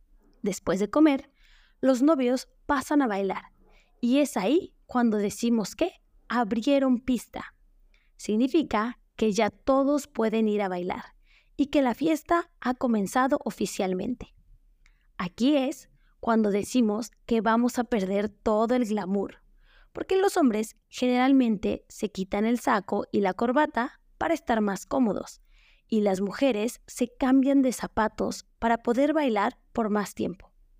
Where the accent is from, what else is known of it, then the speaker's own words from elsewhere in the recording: Mexico; como buenos mexicanos, tomamos ese tiempo para prepararnos